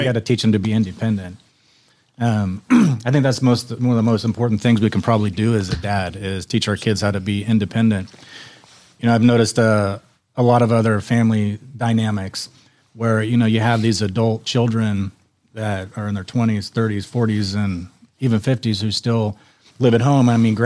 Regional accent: Oregon, United States; No, I grew up in Oregon.

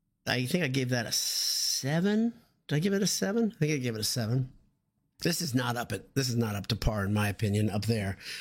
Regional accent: United States; I'm not European. I'm an American. We always have ice.

